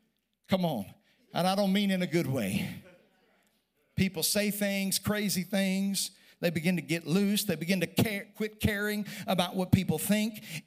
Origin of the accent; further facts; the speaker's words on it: Oklahoma, United States; I'm from Oklahoma. It was 35 miles an hour today at my house. We understand the wind.